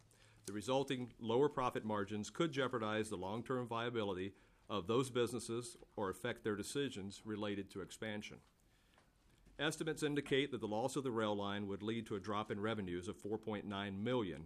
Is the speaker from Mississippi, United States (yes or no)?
no; Winthrop, Minnesota, United States; I am from Winthrop. I am a city councilman there.